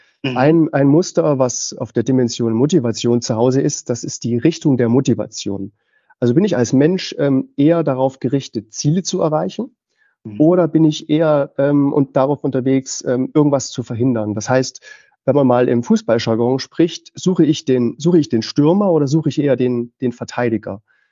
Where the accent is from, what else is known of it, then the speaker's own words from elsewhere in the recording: Dresden, Saxony, Germany; ich komme aus Dresden, wohne da seit vielen Jahren